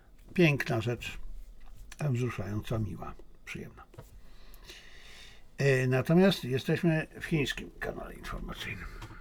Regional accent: China; jestem Chińczykiem, czuję się Chińczykiem i czuję się Polakiem

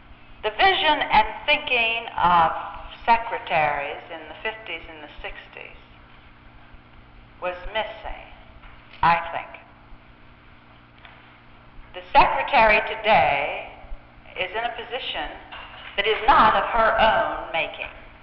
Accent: Colombia; I'm used to it because I'm from Columbia.

